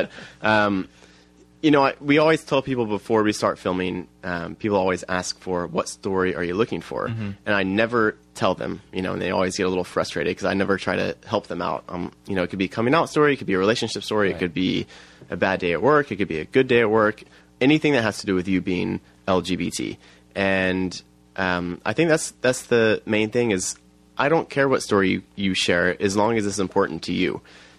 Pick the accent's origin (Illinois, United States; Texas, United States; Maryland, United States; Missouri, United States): Texas, United States; Driftwood; also born or lived in Brooklyn; I was thinking about that when I was living in Brooklyn, New York, but I'm from Driftwood, Texas.